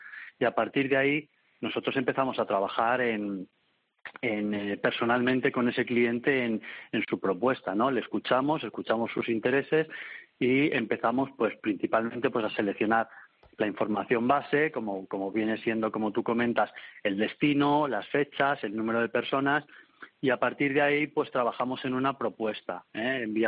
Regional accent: Madrid, Community of Madrid, Spain; born there; Yo soy, bueno, madrileño de nacimiento, entonces, pero por alguna razón, pues digamos que llevo el mar en las venas.

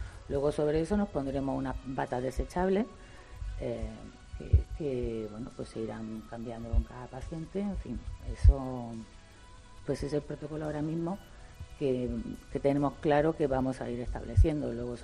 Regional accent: Almería, Andalusia, Spain; yo soy de Almería y a mí me recuerda a mi tierra

